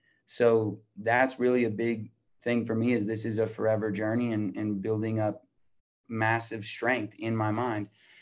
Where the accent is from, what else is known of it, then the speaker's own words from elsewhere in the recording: Albuquerque, New Mexico, United States; I'm from Albuquerque, New Mexico.